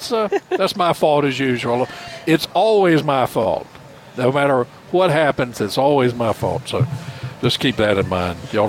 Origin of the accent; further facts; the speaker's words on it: Rocky Mount, North Carolina, United States; And when I grew up in Rocky Mountain, you couldn't, there weren't Christmas tree places to buy Christmas trees, fresh Christmas trees.